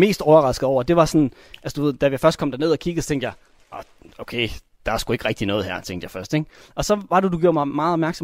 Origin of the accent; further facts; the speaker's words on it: Hirtshals, North Denmark Region, Denmark; Og jeg kommer altså fra Hirtshals. Jeg er vant til at gå på en strand og sådan noget.